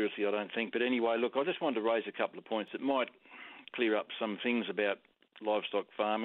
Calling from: Doodlakine, Western Australia, Australia; I'm in Western Australia, a little place called Doodlakine in the central wheat belt.

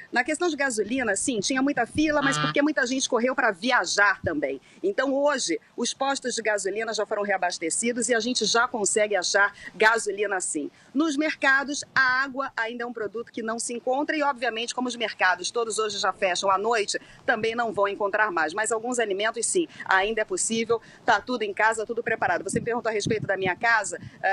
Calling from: Cooper City, Florida, United States; Eu estou aqui falando de Cooper City, é uma cidade bem próxima a Fort Lauderdale.

